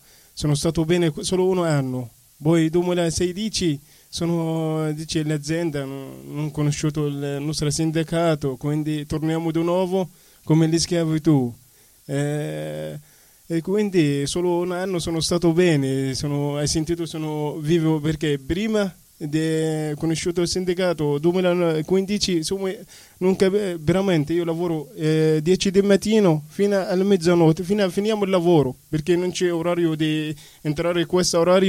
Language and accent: Italian; Egypt; Italian is a second language; Sono egiziano, sono arrivato in Egitto, non capisci la legge italiana, non capisci niente